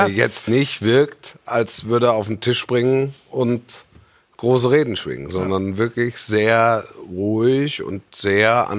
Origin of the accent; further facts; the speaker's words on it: Hesse, Germany; born there; Ich bin gebürtiger Hesse.